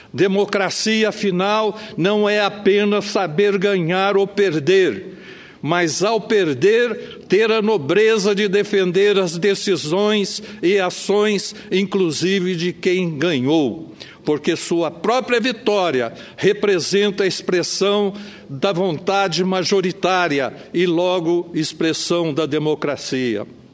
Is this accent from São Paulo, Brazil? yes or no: yes; Franca, São Paulo, Brazil; eu represento com muito orgulho o Estado de São Paulo e venho do interior, lá da região de Franca, da capital do calçado.